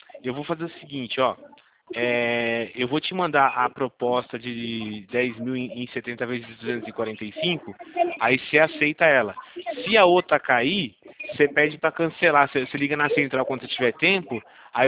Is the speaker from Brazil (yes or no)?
yes; Campinas, São Paulo, Brazil; eu sou aqui de Campinas